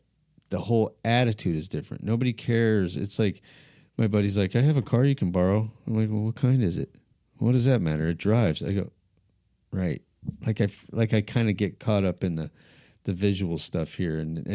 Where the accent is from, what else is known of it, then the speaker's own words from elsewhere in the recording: Albuquerque, New Mexico, United States; I want to move to New Mexico. I grew up in Albuquerque.